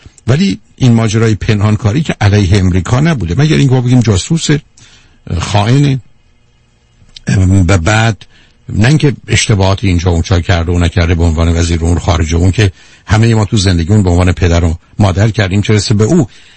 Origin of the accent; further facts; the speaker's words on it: Iran; برای من به عنوان یه ایرانی